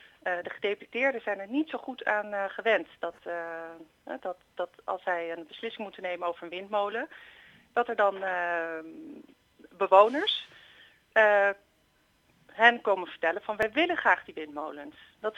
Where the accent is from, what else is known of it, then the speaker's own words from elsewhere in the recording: Amsterdam, North Holland, Netherlands; als wij met als Amsterdammers vanaf het Centraal Station dat zicht straks hebben op die windmolens